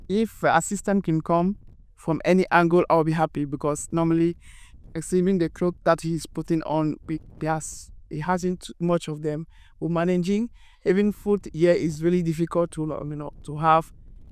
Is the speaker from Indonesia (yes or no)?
no; Anglophone Cameroon, Cameroon; moved away; also born or lived in Nigeria; because precisely I'm a Cameroonian and I'm coming from the English part of Cameroon. So the instability took us to Nigeria.